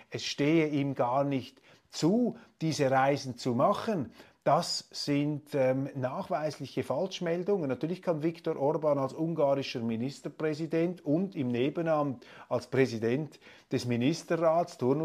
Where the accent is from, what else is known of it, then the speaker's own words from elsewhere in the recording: Switzerland; für mich als Schweizer, der diese Gegend überhaupt nicht gut kennt